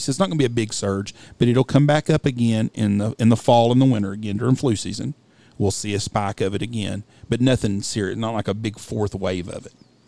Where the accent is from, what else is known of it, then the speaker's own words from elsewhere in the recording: Texas, United States; I said, well, I'm from Texas. We don't wear a mask all the time.